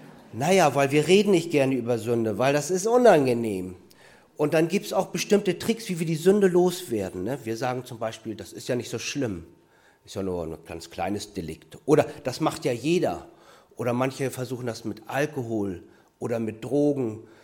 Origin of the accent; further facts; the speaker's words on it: Hamburg, Germany; born there; Ja, und ich bin in Hamburg geboren, aber das ist schon lange her, 53 Jahre.